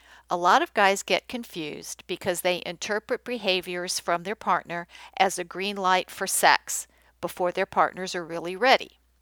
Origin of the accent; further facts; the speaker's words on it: Los Angeles, California, United States; Now, I'm from California, LA to be precise, so I'm used to being thought of as a bit off.